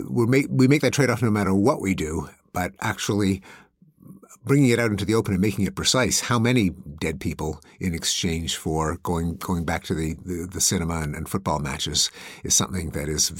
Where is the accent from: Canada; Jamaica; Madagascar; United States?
Canada; I grew up in Canada, which imported the British system.